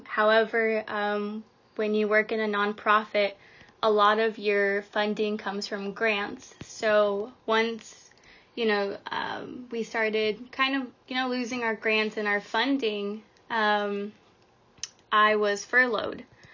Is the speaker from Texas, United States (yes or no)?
yes; San Antonio, Texas, United States; I'm from here, San Antonio, Texas.